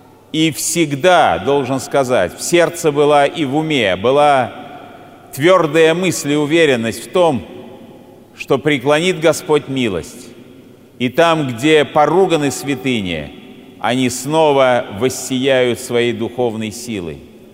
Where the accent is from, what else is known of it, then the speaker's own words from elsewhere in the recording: Saint Petersburg, Russia; моего родного города Санкт-Петербурга